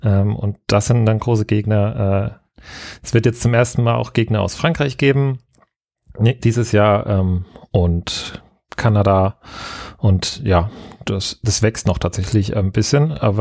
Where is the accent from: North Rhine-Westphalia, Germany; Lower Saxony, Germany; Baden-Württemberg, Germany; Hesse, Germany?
Hesse, Germany; Darmstadt; also ich komme aus Darmstadt